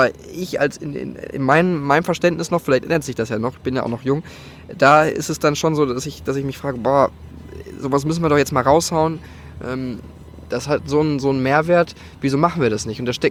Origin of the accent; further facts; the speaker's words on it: Hamburg, Germany; Ich bin ja, aus Hamburg.